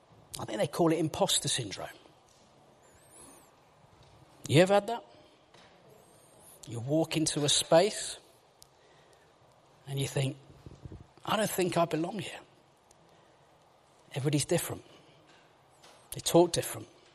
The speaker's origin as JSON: {"language": "English", "region": "West Midlands", "country": "United Kingdom", "said": "Now, I am from Warsaw in the West Midlands."}